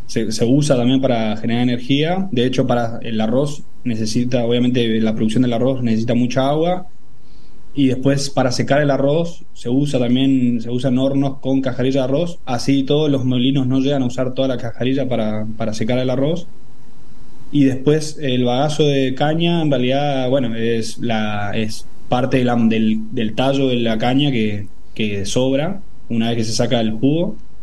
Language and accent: Spanish; Corrientes, Argentina; Soy de Corrientes, sí, de Corrientes Capital.